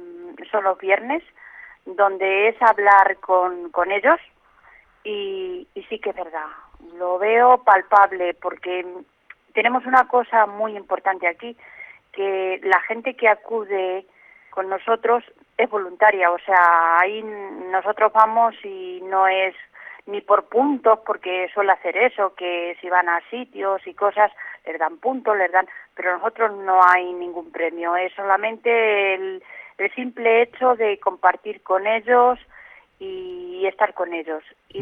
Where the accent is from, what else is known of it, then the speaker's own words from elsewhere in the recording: Herencia, Castilla-La Mancha, Spain; yo, para mí, soy también de aquí, claro, como soy de Herencia, igual que Serafín